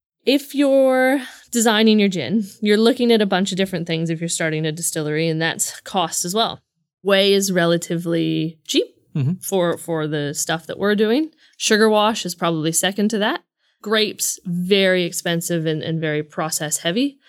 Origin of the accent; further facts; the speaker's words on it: Canada; I grew up in Canada, dirty rye and gingers.